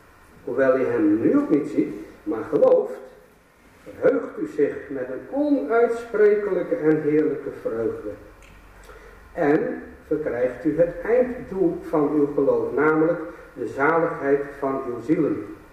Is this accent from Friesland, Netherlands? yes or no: yes; Friesland, Netherlands; born there; En ik ben Fries van geboorte, zoals u, tenminste de meesten hier wel zullen weten, mijn vrouw ook trouwens. We spreken ook Fries.